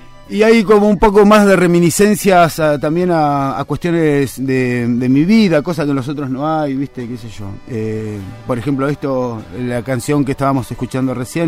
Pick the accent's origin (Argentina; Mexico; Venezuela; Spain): Argentina; Carmen de Areco, Buenos Aires Province; Yo soy de Carmen de Areco y nací hasta los 13, 14 años, hasta los 13 que empecé el secundario, empecé a vivir en el campo, 20 kilómetros del pueblo.